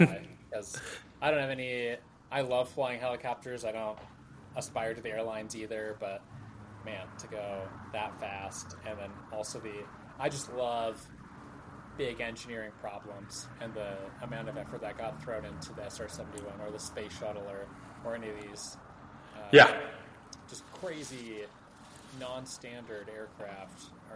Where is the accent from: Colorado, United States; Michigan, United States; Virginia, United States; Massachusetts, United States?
Virginia, United States; But I grew up in Northern Virginia, so I remember being outside watching the space shuttle being flown on top of the commercial airliner.